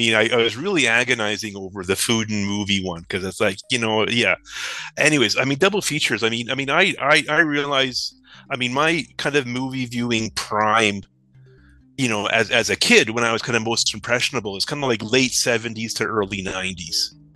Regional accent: Ancaster, Ontario, Canada; And I grew up in Ancaster

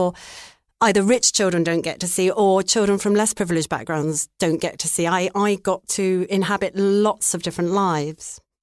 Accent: Barking, London, United Kingdom; born there; I was born in Barking in Essex, and I have a lot of very lovely family still in that part of the East End. But you can probably tell I don't speak like that.

